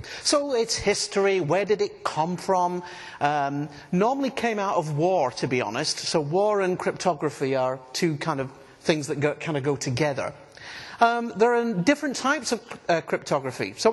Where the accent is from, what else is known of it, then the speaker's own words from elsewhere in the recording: Scotland, United Kingdom; I'm from Scotland.